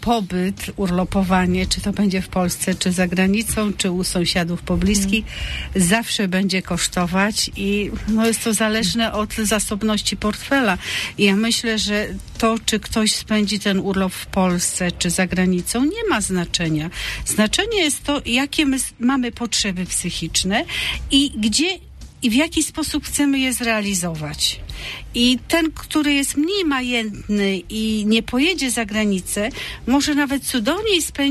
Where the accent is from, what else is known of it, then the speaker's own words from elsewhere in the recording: Baltic coast, Poland; a pochodzę z nadmorza